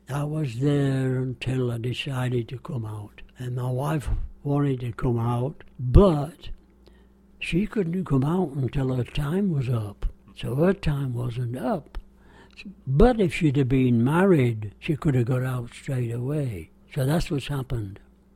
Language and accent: English; Bradford, Yorkshire and the Humber, United Kingdom; But at my hometown of Bradford, they said it got bombed twice, but not much.